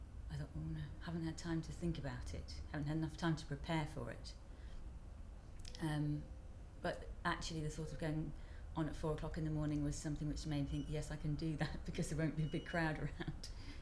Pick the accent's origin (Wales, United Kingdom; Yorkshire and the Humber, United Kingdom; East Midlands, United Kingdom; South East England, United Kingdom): South East England, United Kingdom; Redhill; I'm 46 and I'm from Redhill.